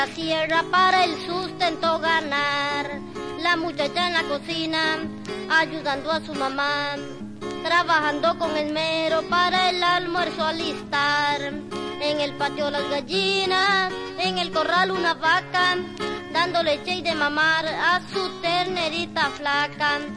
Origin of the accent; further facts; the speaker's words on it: Puriscal, San José, Costa Rica; Lo que yo les he contado es algo tradicional, que se vive allá en mi tierra, que se llama Puriscal.